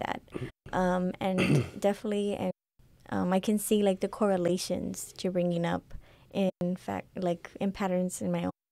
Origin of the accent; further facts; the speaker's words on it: San Antonio, Texas, United States; also born or lived in Mexico; because I was born in Mexico, raised in San Antonio, but born in Mexico.